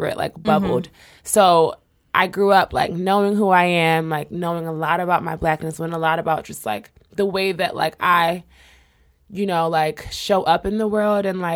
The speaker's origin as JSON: {"language": "English", "town": "Philadelphia", "region": "Pennsylvania", "country": "United States", "tie": "born or raised there", "said": "growing up, I grew up in Philly. I had 5 siblings."}